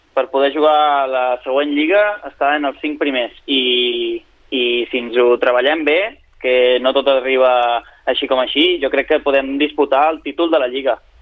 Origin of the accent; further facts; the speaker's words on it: Reus, Catalonia, Spain; now in Sabadell, Spain; jo sóc de Reus, però la veritat és que aquest any, com que també estic estudiant una enginyeria, tinc un pis a Sabadell